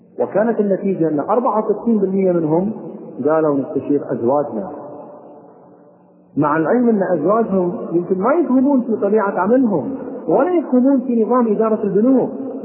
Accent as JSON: {"language": "Arabic", "country": "Kuwait", "said": "واحده من القصص المشهوره عندنا في الكويت"}